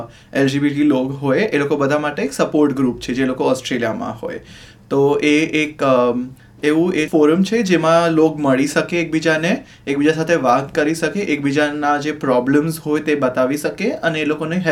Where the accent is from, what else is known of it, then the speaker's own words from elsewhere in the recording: Mumbai, Maharashtra, India; now in Australia; Yes, Born and brought up in Mumbai.